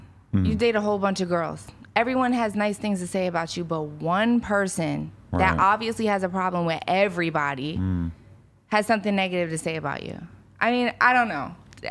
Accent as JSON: {"language": "English", "town": "Philadelphia", "region": "Pennsylvania", "country": "United States", "tie": "born or raised there", "said": "I grew up very poor in Philly."}